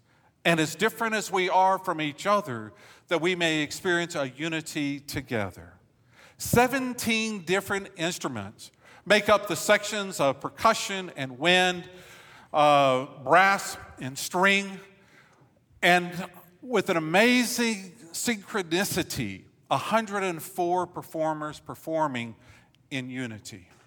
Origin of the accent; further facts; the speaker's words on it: Texas, United States; was my favorite hymn when I was growing up in First Baptist Burney, Texas